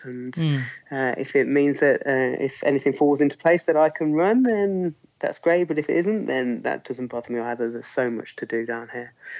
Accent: Birmingham, West Midlands, United Kingdom; I grew up in Birmingham, which is a big city in the middle of the UK, about as far away from the mountains as you can.

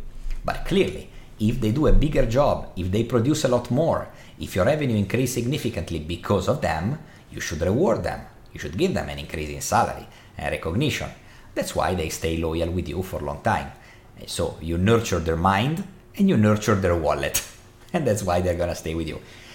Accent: Milan, Lombardy, Italy; I come from Milan in Italy, the capital of fashion

